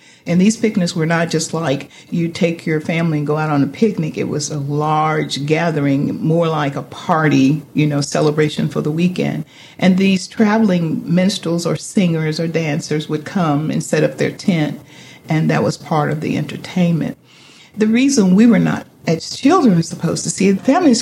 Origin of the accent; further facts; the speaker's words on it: Nesbitt, Mississippi, United States; born there; I was born in Nesbitt, Mississippi. It's a small town. It's a northern Mississippi town. Most of the people in that community were related to me, either on my father's side or my mother's side.